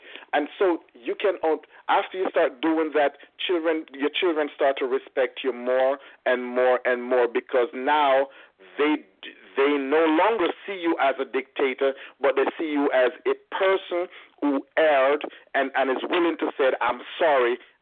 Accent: Jamaica; I grew up in Jamaica, as you know, Chris, that's where we're from, right? And so in Jamaica, I grew up in an era where children must be seen and not heard

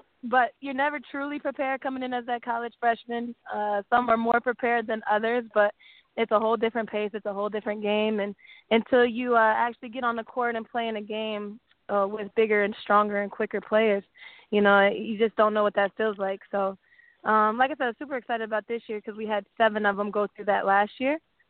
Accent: Indiana, United States; I'm still trying to figure it all out, but I'm from Indiana.

